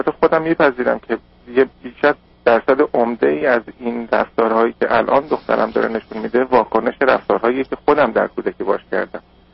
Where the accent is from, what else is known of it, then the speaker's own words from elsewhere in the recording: Iran; من زمانی که از ایران برگشتم خودم 3 هفته پیش